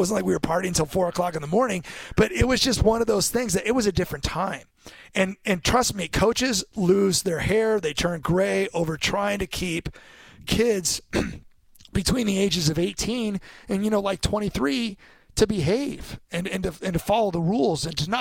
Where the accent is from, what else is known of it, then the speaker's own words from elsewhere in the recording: Newbury Park, California, United States; I grew up in Newbury Park, right, and I was a basketball player.